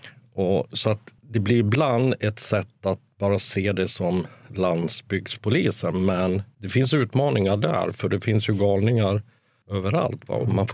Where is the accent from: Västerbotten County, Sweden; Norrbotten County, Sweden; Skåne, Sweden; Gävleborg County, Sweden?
Norrbotten County, Sweden; Kiruna; born there; jag är ju född i Kiruna. Jag hade väl en tanke att stanna i Stockholm. Jag hade varit ett tag i Stockholm.